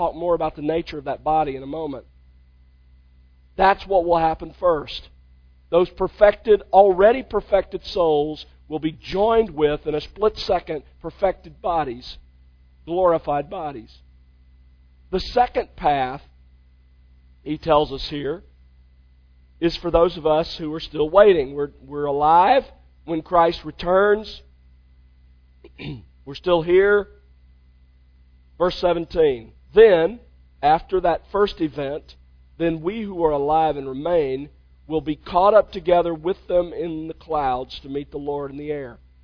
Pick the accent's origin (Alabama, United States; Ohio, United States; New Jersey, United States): Alabama, United States; Mobile; I remember when I was growing up in Mobile, we would every summer, or almost every summer, face the possibility of a hurricane.